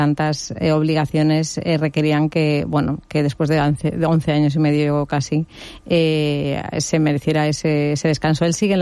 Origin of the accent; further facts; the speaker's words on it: Teruel, Aragon, Spain; born there; Aunque yo no soy valenciana concretamente de la ciudad de Valencia, soy turolense de nacimiento, aunque toda mi familia es alicantina, la verdad es que me siento muy ciudadana del mundo.